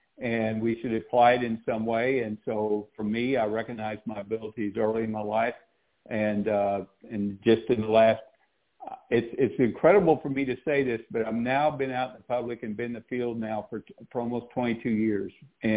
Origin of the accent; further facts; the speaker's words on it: Midwest, United States; And then I was raised in the Midwest, so, you know, these kind of things you just didn't talk about.